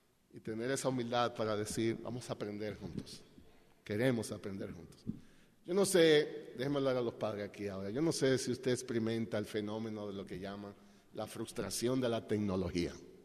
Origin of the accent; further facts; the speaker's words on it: Dominican Republic; Nosotros somos de la República Dominicana.